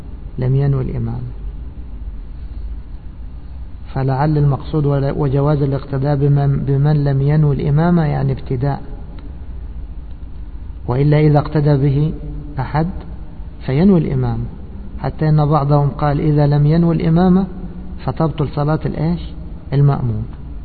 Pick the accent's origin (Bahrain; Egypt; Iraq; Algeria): Egypt; يعني مثلا عندنا في مصر